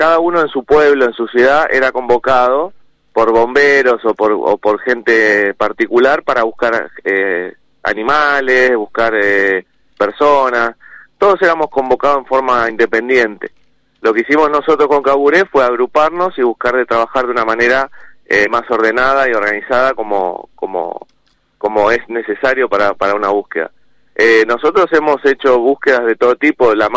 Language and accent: Spanish; Chascomús, Buenos Aires Province, Argentina; Yo soy piloto de parapente proveniente de Chascomús